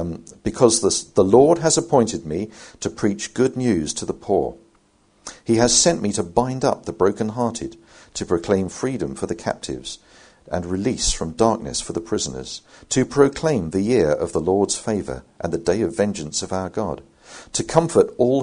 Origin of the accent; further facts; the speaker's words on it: United Kingdom; In case you think, you know, well, we're British as well, stiff upper lip, you know, don't show your feelings and all that.